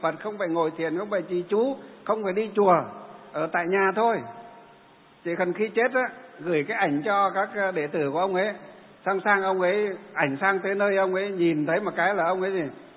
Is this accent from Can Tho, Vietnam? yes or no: no; Hòa Bình, Vietnam; quê hương tôi ở thành phố Hòa Bình